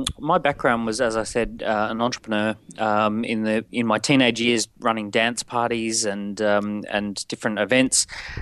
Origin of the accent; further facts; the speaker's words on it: Australia; moved away as an adult; now in London, United Kingdom; I'm Australian by birth. My background is building businesses in Australia. Yep. I moved to London about 9-10 years ago in 2006